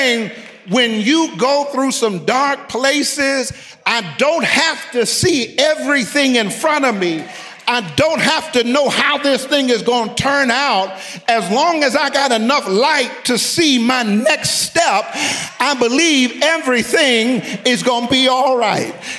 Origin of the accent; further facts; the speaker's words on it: New York, United States; I'm from New York.